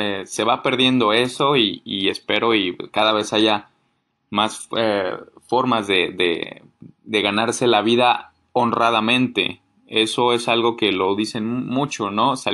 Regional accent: Mexico; Claro, he fallado como mexicano porque nunca he comprado un camote de los de ese carrito.

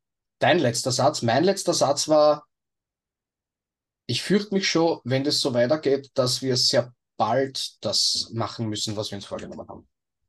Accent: Gerersdorf, Lower Austria, Austria; Bei uns in Gerersdorf sagt man leise Ciao.

